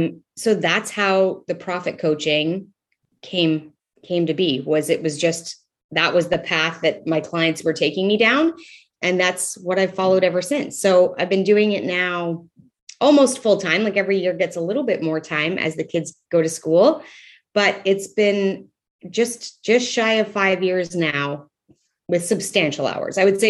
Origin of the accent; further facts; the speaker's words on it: Canada; I'm Canadian, and I was living in Canada, living in Alberta